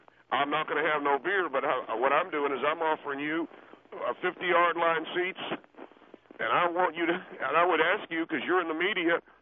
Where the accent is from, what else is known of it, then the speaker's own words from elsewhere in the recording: Knoxville, Tennessee, United States; I come from Knoxville, Tennessee. The home of the South is where the football and everybody knows about it.